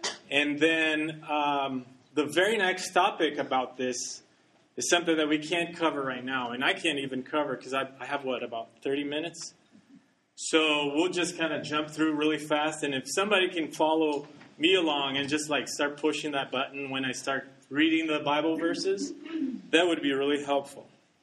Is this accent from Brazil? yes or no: yes; Brazil; now in United States; I grew up actually in Brazil. I'm not from here. My parents are from there, and we were born there. And I came here to Union, just to college, and stayed ever since, never left.